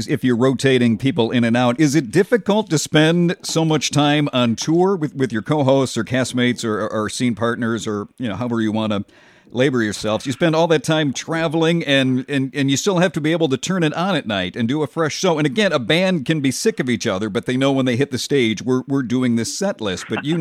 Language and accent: English; Chicago, Illinois, United States; accent: Chicago; See, that's my Chicago accent. You know, I hear everything. I speak my Chicago accent. I hear everything translated into a Chicago accent.